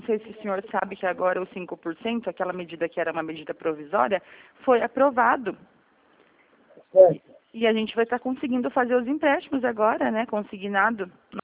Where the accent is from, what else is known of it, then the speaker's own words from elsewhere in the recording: São Roque, São Paulo, Brazil; Não, eu sou de São Roque.